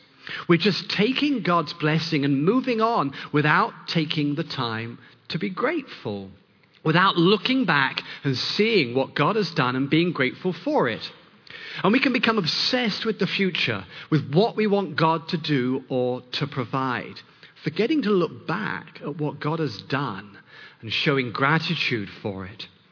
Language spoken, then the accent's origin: English; United Kingdom; now in United States; Thanksgiving holiday here in the US.